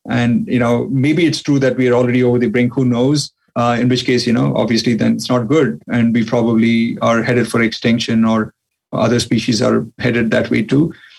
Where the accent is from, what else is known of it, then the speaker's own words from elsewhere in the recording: India; I mean, despite being Indian, because there's a lot of Indian people who, like, you know, have this association of being a spiritual guru or something.